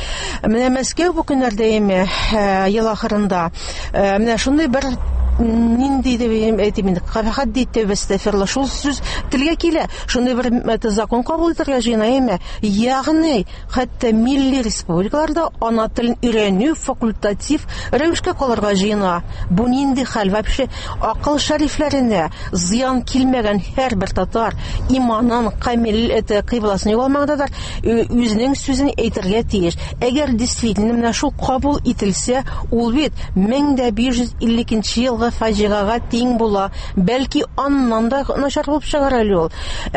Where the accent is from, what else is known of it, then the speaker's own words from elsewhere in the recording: Yevshermä, Tatarstan, Russia; born there; also born or lived in Kazan, Russia / Astrakhan, Russia; язмышым тумышым буенча Чистай Татарстан, Чистай районы, Евшерме авылына Гаис Хакинның авылдашы. Физик яктан мин Евшермәдә тудым. Инде рухи яктан мин Казанда җитештем һәм милли хәрәкәт лидеры булып Әстәхәндә җитештем.